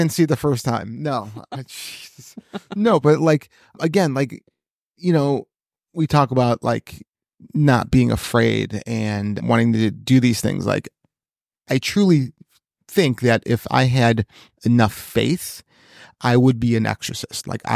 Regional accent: Chicago, Illinois, United States; And listen, okay, so yeah, we're from the Chicagoland area, okay?

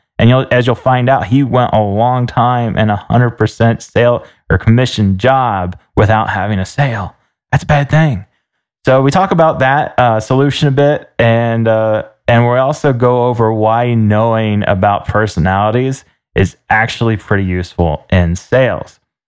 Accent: England, United Kingdom; I'm going to continue calling it the Junto because, hey, you know, we're English and we don't pronounce our J's that way.

